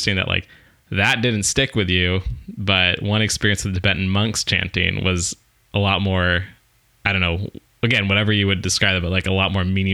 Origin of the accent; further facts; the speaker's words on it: California, United States; born there; I'm from California is a strong way to put that.